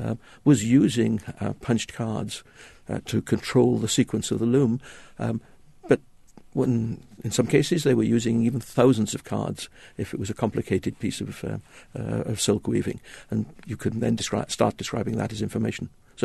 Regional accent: Wales, United Kingdom; I'm Welsh, so I'm permitted to say that England is the place for eccentrics.

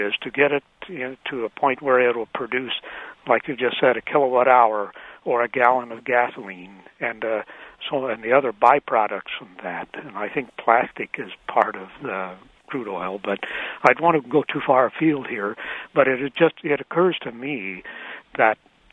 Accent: Terre Haute, Indiana, United States; And originally I am from Indiana, and Terre Haute in particular

